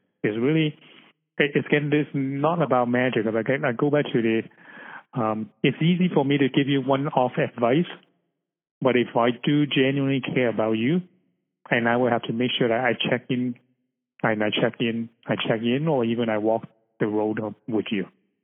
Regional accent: Canada; especially in Canada, you know, we're Canadian.

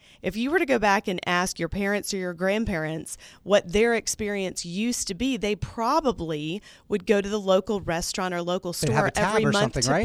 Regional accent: Atlanta, Georgia, United States; So, you know, I grew up here in Atlanta. I went to Georgia Tech for my undergrad.

